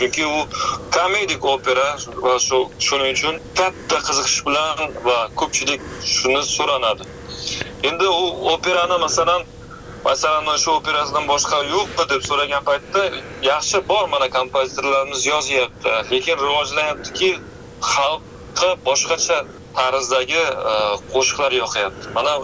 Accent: Nukus, Karakalpakstan, Uzbekistan; born there; Nukusda tug'ilganman.

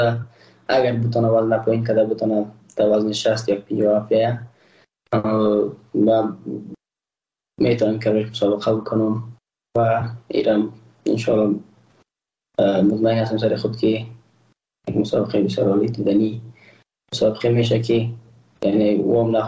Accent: Afghanistan; ما یک افغان هستم و اما یک ملت هستیم

